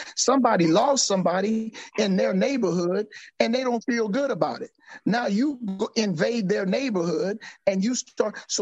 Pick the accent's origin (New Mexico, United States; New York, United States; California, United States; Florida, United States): California, United States; Compton; I was saying that I grew up in Compton. I was raised in Compton on Elm Street, Nightmare on Elm Street.